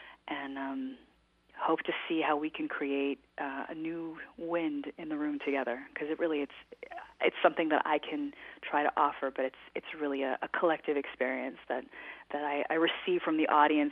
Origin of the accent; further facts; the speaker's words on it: Toronto, Ontario, Canada; I grew up in Toronto and both lived there as a normal child